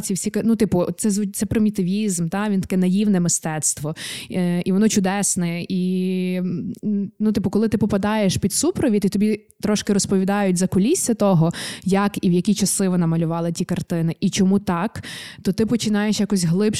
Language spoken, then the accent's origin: Ukrainian; Lviv, Lviv Oblast, Ukraine; Та-та, я корінна львів'янка.